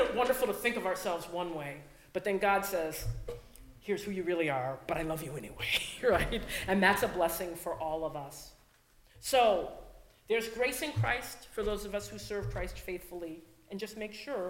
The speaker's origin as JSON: {"language": "English", "region": "Connecticut", "country": "United States", "tie": "born or raised there", "also_born_or_lived": "Ohio", "said": "In New England, we don't do as many altar calls. I was raised in Connecticut, born in Ohio, but raised in Connecticut from a very young age, even before school."}